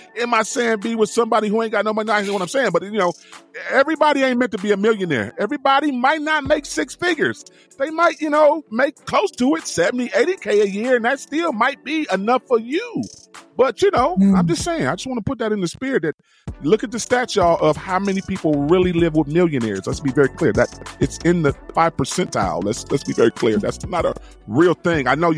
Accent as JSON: {"language": "English", "town": "Cleveland", "region": "Ohio", "country": "United States", "tie": "born or raised there", "said": "we had a couple of record stores that were big in Cleveland."}